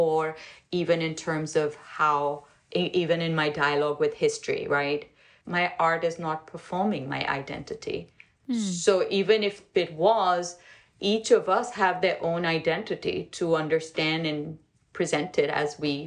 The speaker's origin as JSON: {"language": "English", "country": "Pakistan", "tie": "born or raised there", "said": "So growing up in Pakistan, learning miniature painting was, you never saw the actual work."}